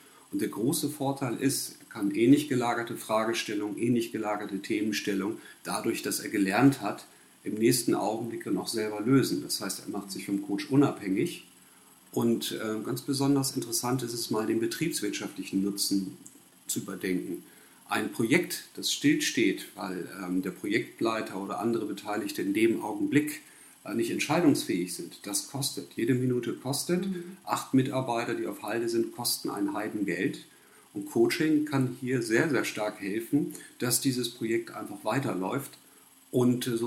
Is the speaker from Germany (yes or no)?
yes; Wilhelmshaven, Lower Saxony, Germany; now in Hamburg, Germany; Zu meiner Person, ich bin 44 Jahre alt, kein gebürtiger Hamburger, ich komme aus Wilhelmshaven. Ich bin hier, weil es hier mehr berufliche Möglichkeiten gibt.